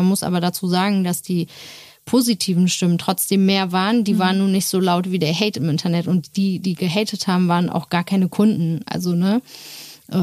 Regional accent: Turkey; ich bin auch Türkin

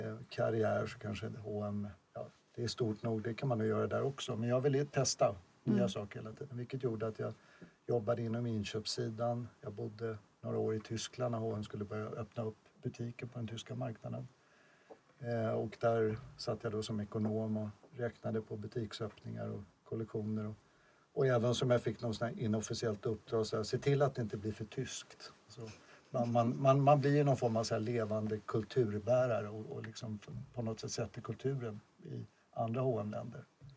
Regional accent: Sweden; Hemma i Sverige så tränar jag gärna på Barry's bootcamp i Stockholm

